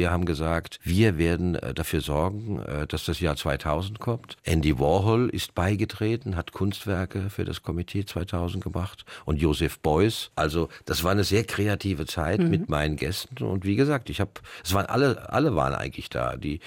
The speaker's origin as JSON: {"language": "German", "town": "Wiesbaden", "region": "Hesse", "country": "Germany", "tie": "born or raised there", "said": "Ich bekam ein Angebot, in meine Heimatstadt zurückzukehren, in den Nassauer Hof."}